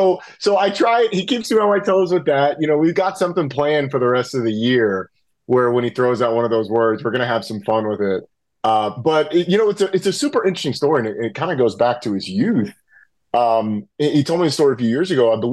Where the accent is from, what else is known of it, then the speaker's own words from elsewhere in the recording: Atlanta, Georgia, United States; I'm from Atlanta. I live in Atlanta.